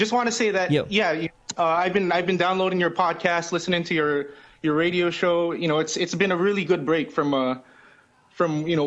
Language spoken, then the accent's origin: English; Philippines; Well, foreign for America. I'm Filipino, so.